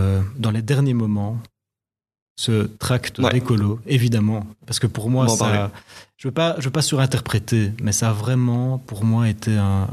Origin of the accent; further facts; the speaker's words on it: Liège, Wallonia, Belgium; D'abord à Liège, hein, où je suis liégeois et j'habite toujours là-bas.